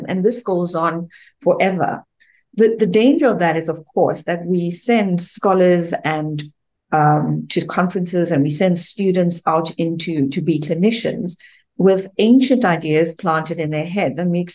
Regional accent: South Africa; So being South African, I must say that I'm a racist

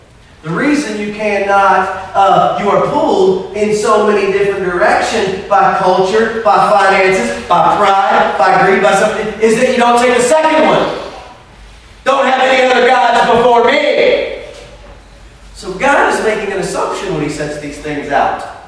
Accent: United States; As an American citizen, as a member of the human race, as all of those things, I am.

